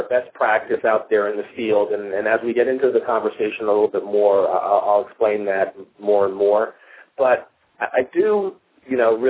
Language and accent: English; New Jersey, United States; And I just want to welcome everybody and tell them, even though I'm from New Jersey, please don't judge me by what you watch on television.